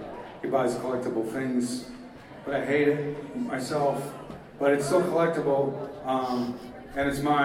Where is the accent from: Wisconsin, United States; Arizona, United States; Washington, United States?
Washington, United States; Seattle; growing up in Seattle, you get a little bit of that, but it's more spread out.